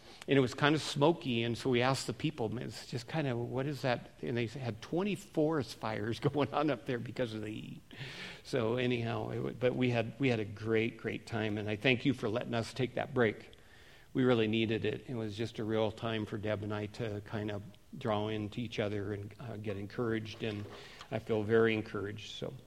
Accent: Seattle, Washington, United States; I was born and raised in Seattle, so and my parents were boaters

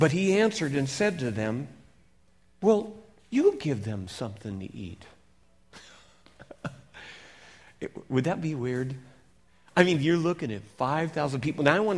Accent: Seattle, Washington, United States; I was raised in Seattle

